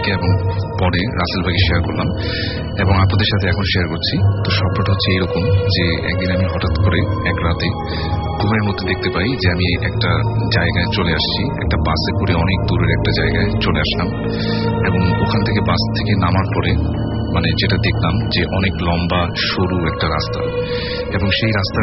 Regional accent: Dhaka, Dhaka Division, Bangladesh; ঢাকা থেকে এসেছি

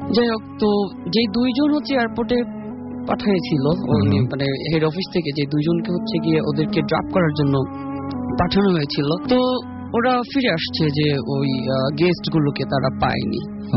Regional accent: Sonargaon, Dhaka Division, Bangladesh; এসেছি সোনারগাঁ দুধঘাটা থেকে।

